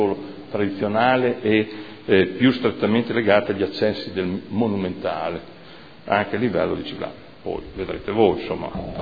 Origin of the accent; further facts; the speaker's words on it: Modena, Emilia-Romagna, Italy; io che sono modenese